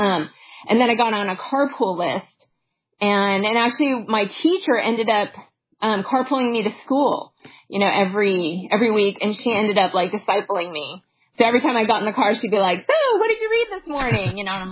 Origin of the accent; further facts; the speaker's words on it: Huntington Beach, California, United States; so I grew up in Huntington Beach, and actually predominantly the area was Caucasian. And so the school where I attended, there was actually very few Asians there.